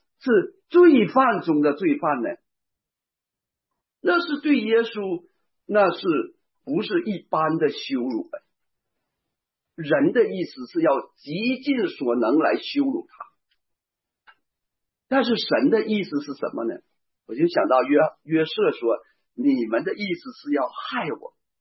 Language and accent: Chinese; China; 我们从大陆来的，特别我那个年代，可能大家会有这个印象啊